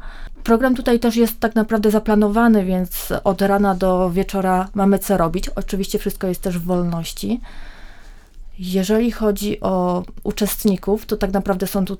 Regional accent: Wrocław, Lower Silesian Voivodeship, Poland; ja przyjechałam z Wrocławia.

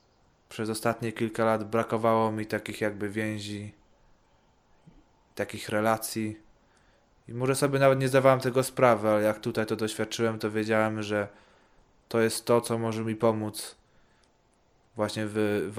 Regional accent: Ireland; Tak, pochodzę z Irlandii, tak.

